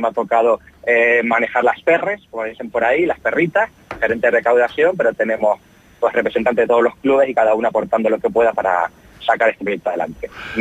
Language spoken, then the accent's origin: Spanish; Canary Islands, Spain; soy de Gran Canaria, del Club Rotario de Ciudad Arucas, y efectivamente estoy en camino de coger el avión para ir a Fuerteventura